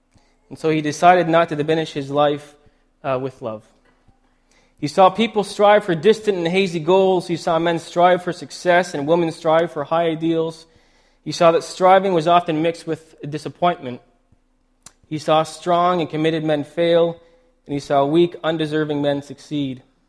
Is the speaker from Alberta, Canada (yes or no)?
no; Ontario, Canada; We're from Ontario, if you haven't heard.